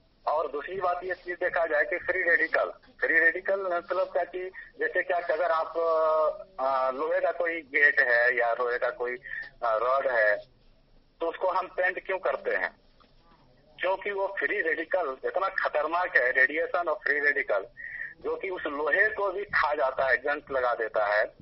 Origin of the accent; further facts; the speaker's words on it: Munger, Bihar, India; और मैं मुंगेर से बिलोंग करता हूँ।